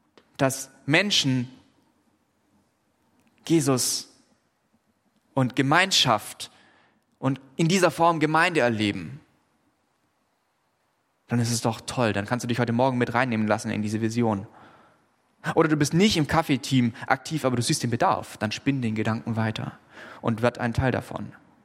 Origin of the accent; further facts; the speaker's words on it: Baden-Württemberg, Germany; Ich komme aus Oberschwaben, das wisst ihr, ja? Da sind die Schützengräben ganz klar. Das ist nah an der bayerischen Grenze, da muss man sich abgrenzen.